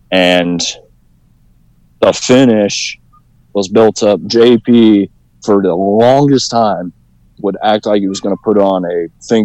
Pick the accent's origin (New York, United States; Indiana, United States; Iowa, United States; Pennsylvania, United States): Iowa, United States; Muscatine; we started booking in my hometown in Muscatine.